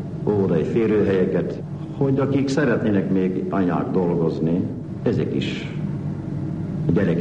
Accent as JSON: {"language": "Hungarian", "town": "Miskolc", "region": "Borsod-Abaúj-Zemplén", "country": "Hungary", "tie": "born or raised there", "said": "Mert igen-igen öreg városunk volt, hiszen én itt nőttem föl. Azt a régi öreg Miskolcot ismerjük, és mi magunk is, akik itt élünk is"}